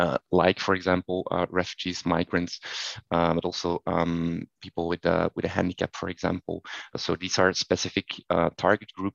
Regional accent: Brussels, Brussels-Capital Region, Belgium; I'm from Brussels, Belgium.

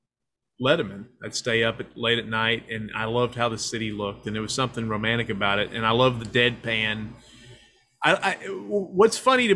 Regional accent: Baltimore, Maryland, United States; born there; I was born in Baltimore. I don't have a Baltimore accent because people in Baltimore screw up the O's.

